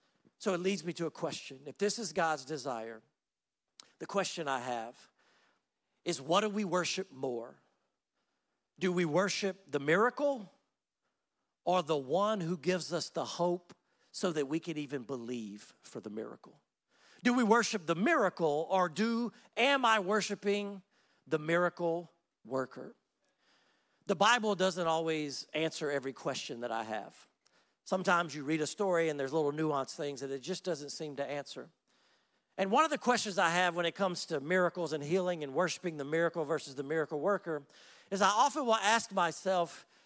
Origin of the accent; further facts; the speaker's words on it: Laurinburg, North Carolina, United States; also born or lived in Louisiana; Well, I grew up in Louisiana the first 12 years of my life, but my hometown in North Carolina is Laurinburg, North Carolina.